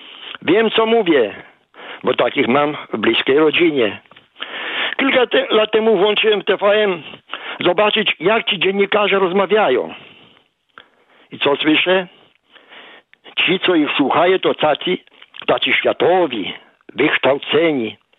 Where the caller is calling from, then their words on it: Łomża, Podlaskie Voivodeship, Poland; z Łomży, z domowego kościoła.